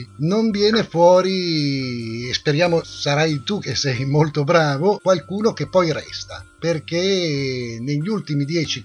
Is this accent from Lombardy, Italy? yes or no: yes; Milan, Lombardy, Italy; Da milanese sono molto preoccupato